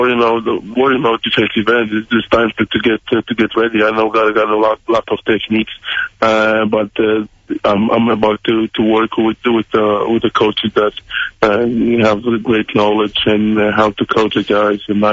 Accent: Poland; I'm coming from Poland

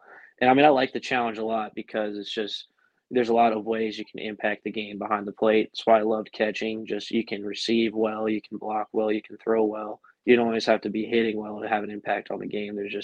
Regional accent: Colorado, United States; growing up in Colorado, Tulo was kind of the man

